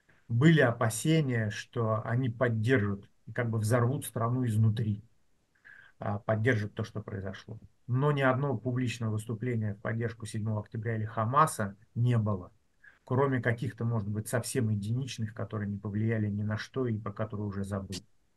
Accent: Siberia, Russia; потому что я сибиряк, и там такое русское мононаселение

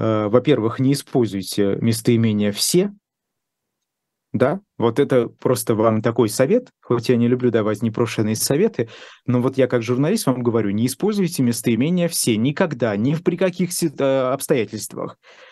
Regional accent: Ufa, Bashkortostan, Russia; да, что я из Уфы, из Башкирии, у меня нет прописки московской

